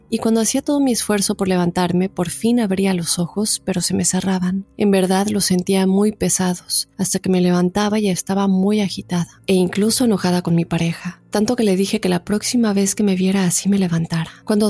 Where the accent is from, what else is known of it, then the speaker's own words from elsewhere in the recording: Acapulco, Guerrero, Mexico; now in Querétaro, Mexico; Yo soy de Acapulco, pero me mudé a Querétaro hace ya 5 años. Estuve un tiempo viviendo sola y después con roommates.